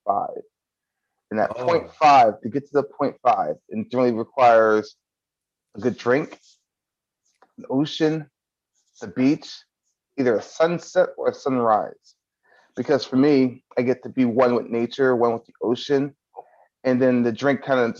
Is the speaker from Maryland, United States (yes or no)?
yes; Baltimore, Maryland, United States; I grew up in Baltimore, which is on the Chesapeake Bay on the Atlantic seaboard, right near DC.